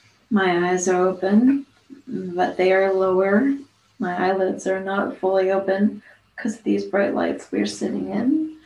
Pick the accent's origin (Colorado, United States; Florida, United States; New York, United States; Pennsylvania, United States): Pennsylvania, United States; Wilkes-Barre; I'm from Pennsylvania.